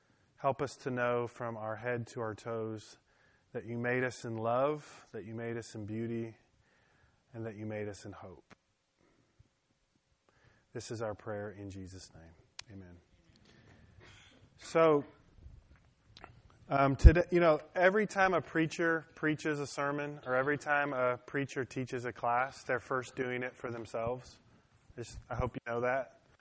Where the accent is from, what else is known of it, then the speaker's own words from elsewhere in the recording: Detroit, Michigan, United States; I learned that in Detroit. I grew up in Detroit.